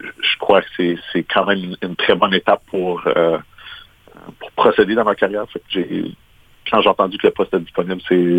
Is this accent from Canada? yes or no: yes; Kapuskasing, Ontario, Canada; j'ai été élevé dans le nord d'Ontario. J'ai été élevé ici à Kapuskasing. J'ai ensuite déménagé à Ottawa pour poursuivre mes études